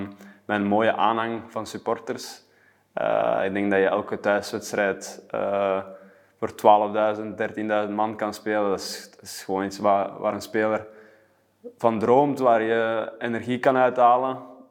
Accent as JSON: {"language": "Dutch", "town": "Muizen", "region": "Flanders", "country": "Belgium", "tie": "born or raised there", "said": "Ik ben van Muizen. Dus ik ben hier opgegroeid. Ik ben naar Deemsum geweest op school. En ik tot mijn tweede middelbare altijd in Mechelen geweest."}